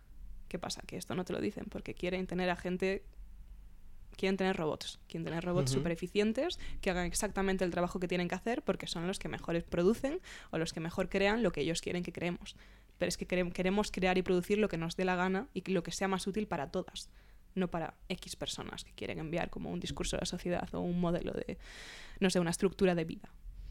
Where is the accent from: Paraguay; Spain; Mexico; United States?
Spain; Galicia; cuando yo llegué en primero, desde Galicia, como bien has dicho, estaba muy sola y no entendía nada